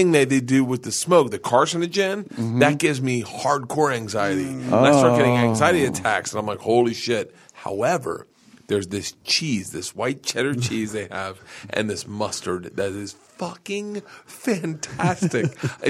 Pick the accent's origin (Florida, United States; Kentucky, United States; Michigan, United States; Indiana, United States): Florida, United States; We grew up in Florida. We never experienced cold